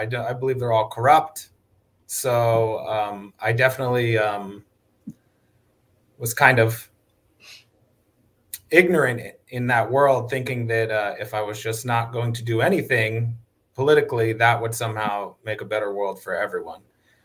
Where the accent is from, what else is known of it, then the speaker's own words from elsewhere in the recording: New Jersey, United States; also born or lived in Georgia / Michigan / California / South Carolina; now in Boston, United States; I am currently here in Boston, Massachusetts. I was born in Georgia and I grew up in New Jersey.